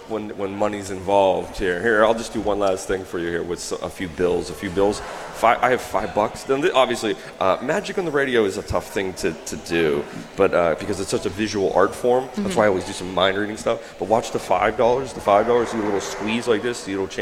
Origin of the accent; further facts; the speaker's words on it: Baldwin, Pennsylvania, United States; Baldwin, Lincoln Place. I was a Lincoln Place city kid, and then I went to Baldwin High School.